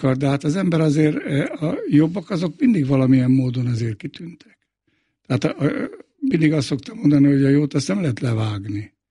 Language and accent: Hungarian; Szőny, Komárom-Esztergom, Hungary; Én Szőnyben az olajgyárnak a lakótelepén nőttem föl